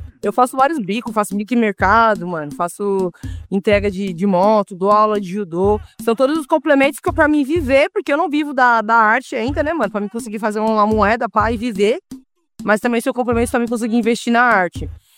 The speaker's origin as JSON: {"language": "Portuguese", "town": "Taboão da Serra", "region": "São Paulo", "country": "Brazil", "tie": "born or raised there", "said": "TDS é de Taboão da Serra, onde eu fui nascida e criada. Vivi minha infância inteira no Taboão."}